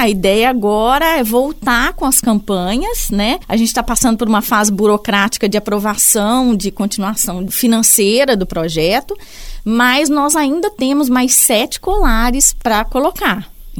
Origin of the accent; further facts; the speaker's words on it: Minas Gerais, Brazil; eu me formei em Ciências Biológicas pela Universidade Federal de Minas Gerais, né, eu sou mineira.